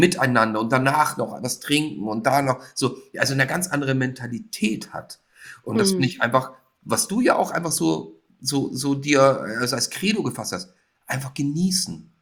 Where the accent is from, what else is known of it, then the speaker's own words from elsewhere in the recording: Austria; Ich bin ja eigentlich Österreicher